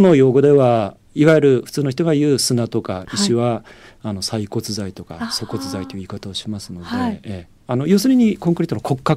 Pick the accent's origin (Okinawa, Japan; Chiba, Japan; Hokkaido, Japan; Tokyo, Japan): Hokkaido, Japan; Hakodate; そうです、函館出身です。